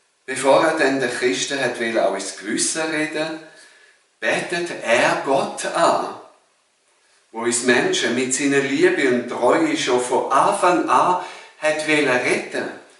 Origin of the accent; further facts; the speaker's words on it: Switzerland; wir sind ja Schweizer